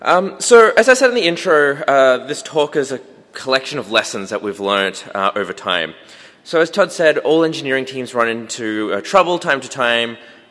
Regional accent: Australia; now in United States; Yes, I have somewhat of a funny accent. I am Australian, but I do sound less Australian than

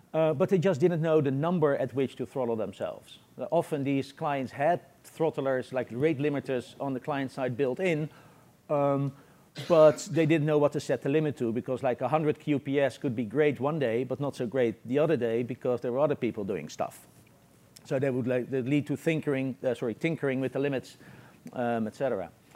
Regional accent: Netherlands; I'm originally from Holland.

